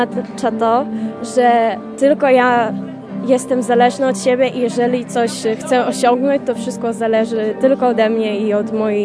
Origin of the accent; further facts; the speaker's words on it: Vilnius, Vilnius County, Lithuania; Jestem z Wilna … jestem uczennicą gimnazjum imienia Jana Pawła II.